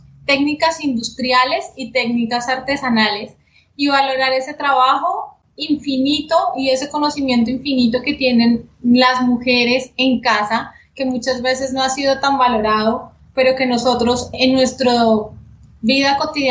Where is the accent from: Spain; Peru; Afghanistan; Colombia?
Colombia; Yopal, Casanare; born there; yo nací en Yopal, pero nuestra familia y hemos estado muy arraigada con la tierra, con el llano, con Casanare